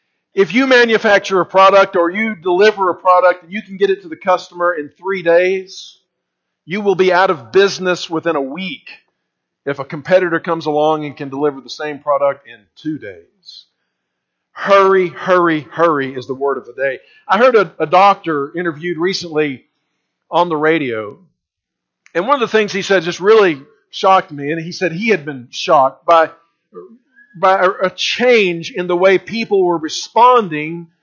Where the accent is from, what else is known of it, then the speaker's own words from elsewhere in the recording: Texas, United States; I grew up in the Texas Panhandle